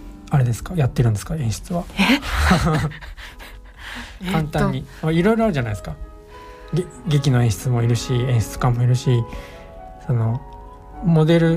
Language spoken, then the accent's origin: Japanese; Chiba, Japan; いつも地元の千葉でお世話になっている楽団なんですが